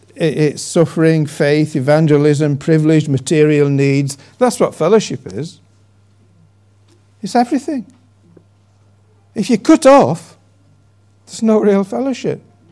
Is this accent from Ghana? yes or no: no; Yorkshire and the Humber, United Kingdom; also born or lived in Wigan / Newcastle upon Tyne; I was brought up in West Yorkshire, in the remnants of a long time ago, of primitive Methodism and spiritual revival.